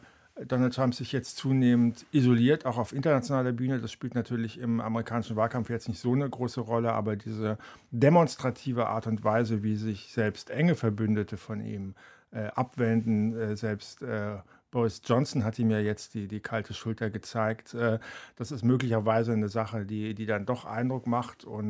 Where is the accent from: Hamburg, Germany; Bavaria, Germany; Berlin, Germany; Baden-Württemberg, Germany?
Baden-Württemberg, Germany; Ich bin ja in der Kurpfalz aufgewachsen, Gegend um Mannheim, wo ja früher eine große amerikanische Garnison war